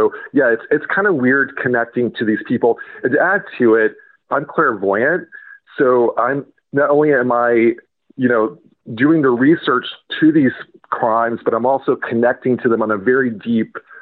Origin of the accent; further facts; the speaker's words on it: Florida, United States; moved away as an adult; also born or lived in Chicago, United States; now in Massachusetts, United States; So I was initially in Chicago when I was young. And then I grew up in Florida and moved to Massachusetts for college in the 90s.